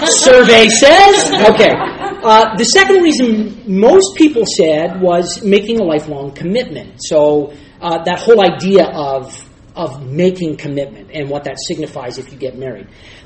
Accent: Eastern Canada, Canada; so we're from Eastern Canada and not from Western Canada

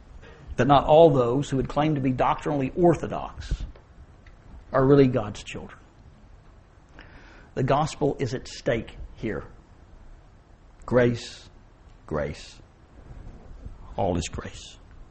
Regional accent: Bentonville, Arkansas, United States; I grew up in Bentonville, Arkansas, before it really became, you know, Walmart City. A little old town of 3,000.

